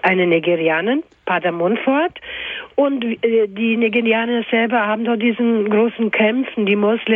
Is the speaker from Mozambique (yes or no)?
yes; Mozambique; ich bin geboren und aufgewachsen in Mosambik.